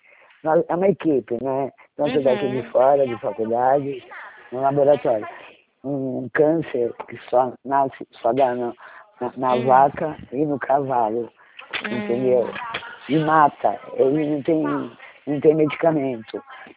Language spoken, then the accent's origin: Portuguese; Spain; moved away as an adult; now in Brazil; É, eu sou da Espanha. Fui pra cá